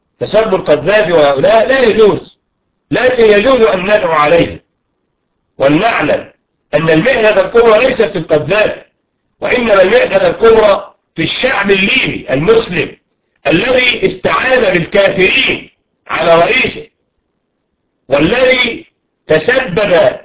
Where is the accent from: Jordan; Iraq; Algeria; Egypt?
Egypt; بعد رجوع النت بعد المظاهرات التي حدثت عندنا في مصر